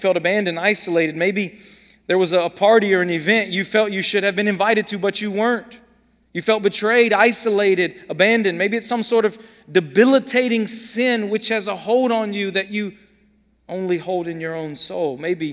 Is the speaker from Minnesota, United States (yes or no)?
no; Atlanta, Georgia, United States; I'm not from San Diego, if y'all don't know that. I'm from Atlanta.